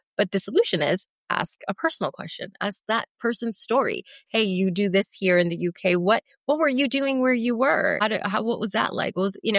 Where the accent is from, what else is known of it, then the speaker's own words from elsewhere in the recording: Canada; I do identify as a Canadian woman.